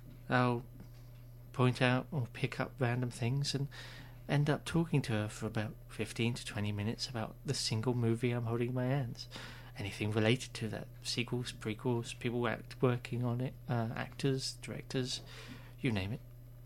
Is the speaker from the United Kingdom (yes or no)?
yes; England, United Kingdom; I have next to no education when it comes to English, being English but poorly educated.